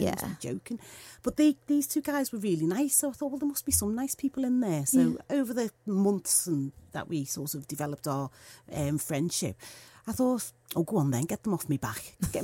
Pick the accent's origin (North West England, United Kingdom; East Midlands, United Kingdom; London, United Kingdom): North West England, United Kingdom; Liverpool; growing up in Toxteth, mm-hmm, and we were living in Toxteth